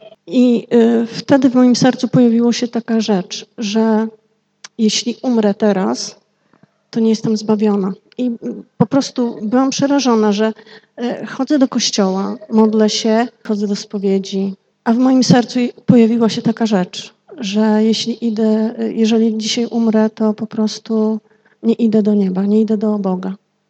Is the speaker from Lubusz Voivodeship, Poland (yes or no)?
no; Jedwabne, Podlaskie Voivodeship, Poland; now in Łomża, Poland; tak jak pastor już powiedział. Pochodzę z Jedwabnego, ale większość czasu teraz spędzam w Łomży.